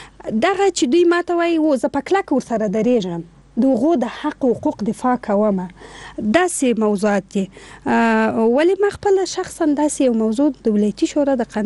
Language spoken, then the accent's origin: Pashto; Afghanistan; زه افغان یم